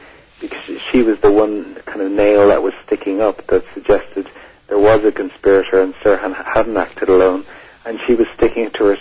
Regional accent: Dublin, Leinster, Ireland; now in London, United Kingdom; I'm originally from Dublin, and I've been living in London for the last 12, 13 years. And, it'd be kind of surprising that as an Irishman

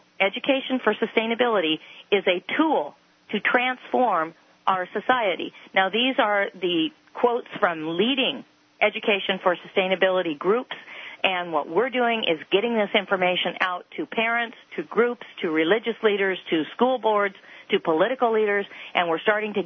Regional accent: Oregon, United States; And Oregon, of course, I'm from Oregon

